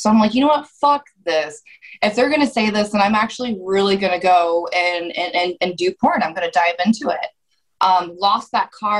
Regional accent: Columbus, Ohio, United States; So I grew up in Columbus, Ohio.

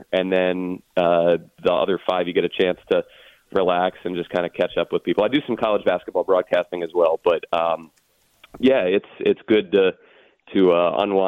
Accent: Silver Spring, Maryland, United States; Spring. I went to Einstein, went to University of Delaware. And yeah, grew up a Skins fan.

